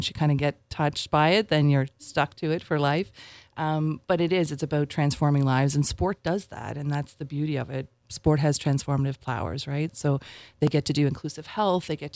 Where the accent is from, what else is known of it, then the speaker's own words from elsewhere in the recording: Prince Edward Island, Canada; so I grew up in Surrey, PEI, from a big family of basketball players.